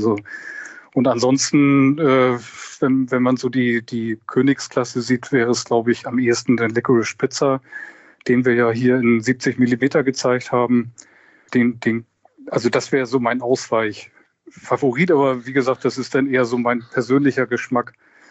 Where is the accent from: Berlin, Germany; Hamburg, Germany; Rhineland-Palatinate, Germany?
Hamburg, Germany; born there; Ich bin auch in Hamburg geboren